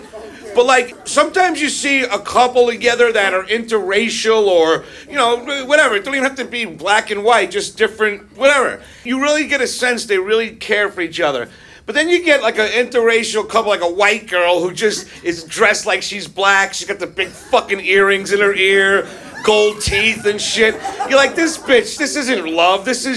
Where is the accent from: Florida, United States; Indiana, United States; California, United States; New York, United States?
New York, United States; You got to remember, I'm from New York, you understand? We have other people there.